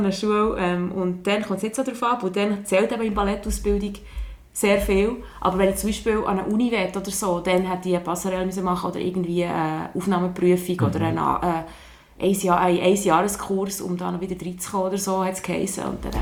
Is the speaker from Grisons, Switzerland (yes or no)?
no; Wabern, Bern, Switzerland; wo eben unser Wabern, wo ich aufgewachsen bin, noch bei Bern ist.